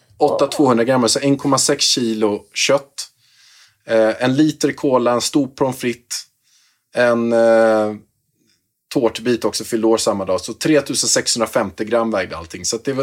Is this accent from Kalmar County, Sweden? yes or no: no; Haninge, Stockholm County, Sweden; Ja, jag kommer från Haninge.